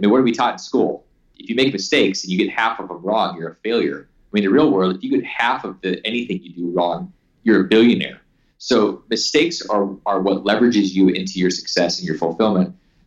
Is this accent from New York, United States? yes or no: no; Alaska, United States; Like, I grew up in Alaska, and you literally could be eaten when you go out of your front door